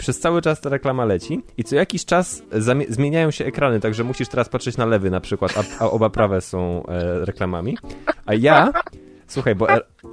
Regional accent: Wrocław, Lower Silesian Voivodeship, Poland; nie poczuwałem się do tego, że jestem wrocławianinem, ale chyba jestem

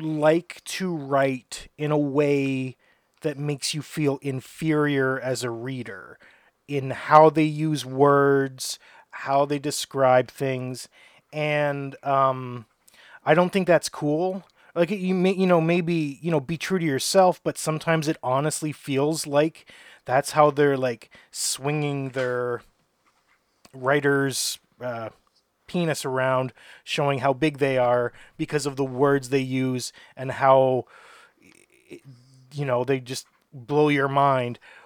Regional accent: North Bay, Ontario, Canada; You know, growing up in North Bay, you know, what are the main movies that come out?

